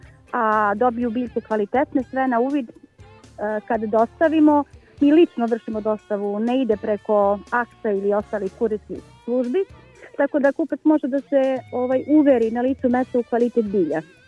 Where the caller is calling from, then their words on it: Dragocvet, Šumadija and Western Serbia, Serbia; Ja sam iz Dragocveta kod Jagodine.